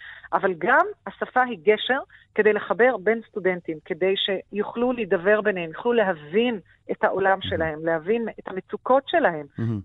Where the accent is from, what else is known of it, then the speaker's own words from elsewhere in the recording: Beersheba, Southern District, Israel; אני גדלתי בבאר שבע. למדתי עד כיתה ח' בבית ספר בדואי בתל שבע כדי לרכוש את השפה הערבית. אז אתה יכול לשמוע אותי מתראיינת בערבית, והמבטא הוא מבטא ערבי לגמרי. ואז עברתי לתיכון יהודי